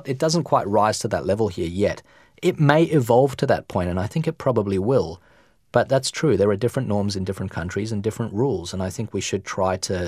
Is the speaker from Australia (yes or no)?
yes; Australia; I'm Australian, and that's true.